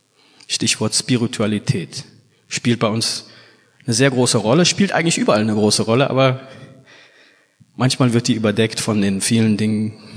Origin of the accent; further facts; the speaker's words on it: Guinea; ich selber bin aus Guinea.